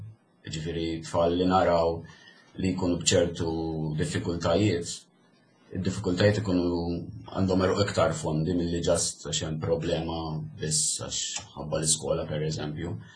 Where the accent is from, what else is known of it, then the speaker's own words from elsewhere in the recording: Birgu, South Eastern Region, Malta; Per eżempju jiena mill-Birku, jiġifieri mill-Kottonera wkoll